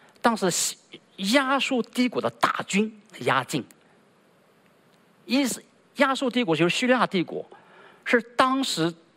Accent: China; 我们中国人说叫柔软卑怯。

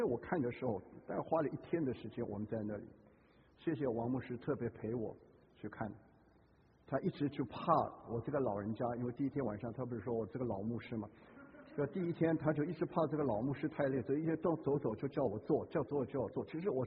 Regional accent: Guangdong, China; 我哋广东人唔系叫活该啊，叫咩啊？叫抵死啊！

